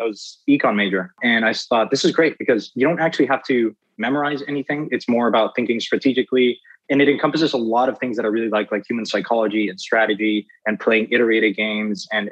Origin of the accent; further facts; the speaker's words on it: Mexico; I'm from Mexico